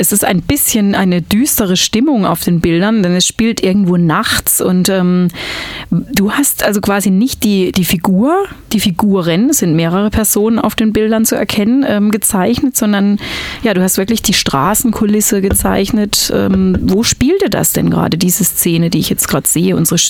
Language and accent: German; Southern Germany, Germany; Ich komme zwar aus Süddeutschland, aber trotzdem hat man einfach ein Bild von diesen norddeutschen Leuten dadurch vermittelt bekommen.